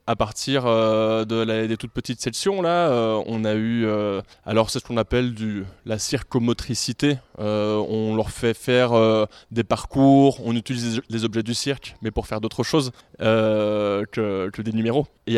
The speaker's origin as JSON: {"language": "French", "town": "Brussels", "region": "Brussels-Capital Region", "country": "Belgium", "said": "Je viens de Bruxelles, c'est toujours la capitale de la Belgique d'ailleurs, et c'est une grosse ville"}